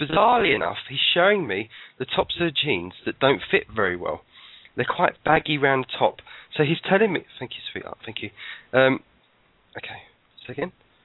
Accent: England, United Kingdom; now in Wales; Now, I'm English and I live in Wales

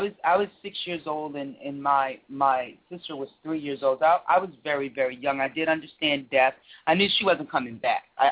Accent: New York, United States; I come from a two-parent household. I'm originally from New York, Harlem in the building. I have one younger sibling

